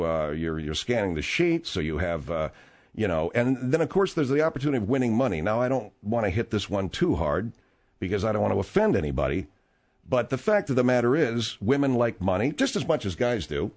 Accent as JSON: {"language": "English", "town": "Arcadia", "region": "California", "country": "United States", "tie": "born or raised there", "said": "I grew up in Arcadia, California, and the main center of attraction in Arcadia is Santa Anita Racetrack."}